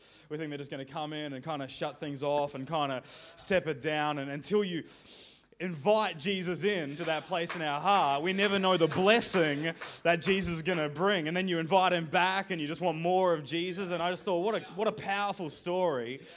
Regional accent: Darwin, Northern Territory, Australia; also born or lived in Sydney; So I'm from New Zealand, and I'm from Australia. I'm actually a Sydney boy. I was born in Sydney, and I grew up in, and I grew up in Darwin.

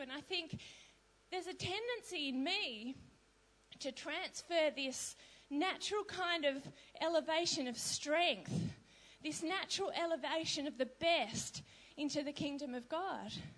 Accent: Australia; being an Australian in the past few weeks, I've been sitting back on my couch, patting myself on the back for an almighty sporting nation that we are in the Commonwealth.

